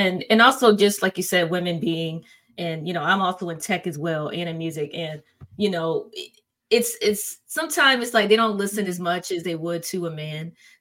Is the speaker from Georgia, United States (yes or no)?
yes; Atlanta, Georgia, United States; born there; I was born in Orange, Atlanta.